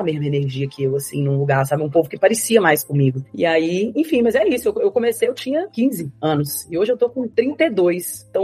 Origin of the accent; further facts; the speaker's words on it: Governador Valadares, Minas Gerais, Brazil; Eu sou de Governador Valadares, que é uma cidade no leste de Minas, assim, bem, bem conservadora, sabe?